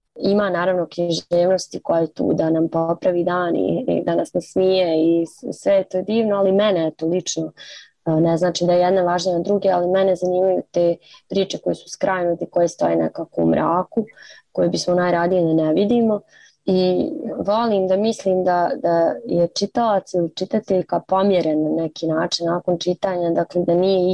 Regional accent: Zagreb, City of Zagreb, Croatia; born there; da sam rođena u Zagrebu.

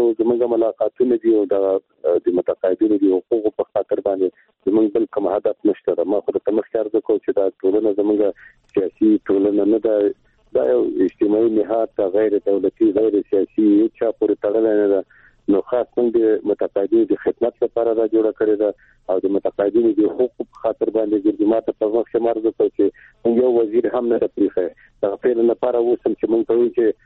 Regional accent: Afghanistan; د افغانستان کې باید موږ د افغانستان وګړي یو، موږ د افغانستان تابعیت تشکیلات ته جذب کړو، موږ د افغانستان ته خدمت کوو

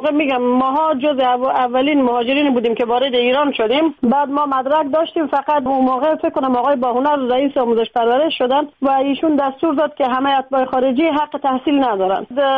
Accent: Afghanistan; بچهای افغانی تلاش میکنن پنهان کنن که ما افغانی هستیم

